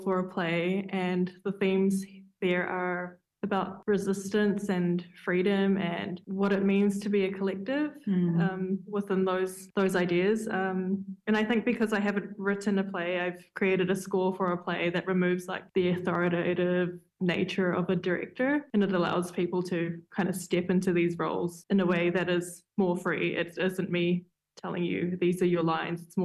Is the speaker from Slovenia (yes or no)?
no; Waikato, New Zealand; It's a place that my people belong to. I'm from the Hauraki region